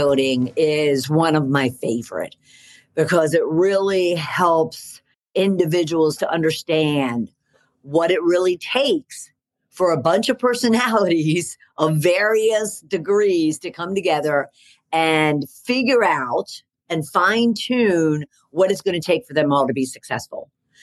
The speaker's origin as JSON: {"language": "English", "region": "Pennsylvania", "country": "United States", "said": "he's a long ago famous football coach for Penn State University, my home state."}